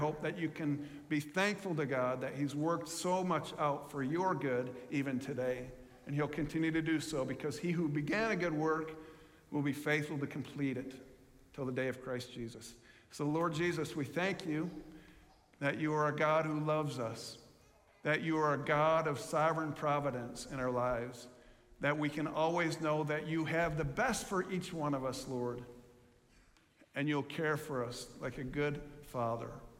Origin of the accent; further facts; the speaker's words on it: Jamestown, New York, United States; there's my mom who met my dad there, and they got married, and I'm from Jamestown, New York.